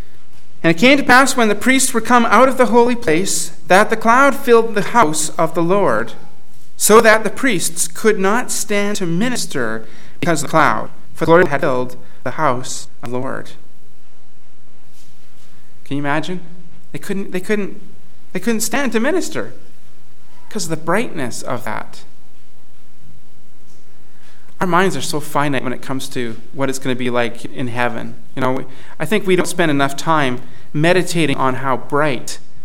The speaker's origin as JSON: {"language": "English", "region": "Alberta", "country": "Canada", "said": "I'm from Alberta, where the best thing you can grow is crab apples."}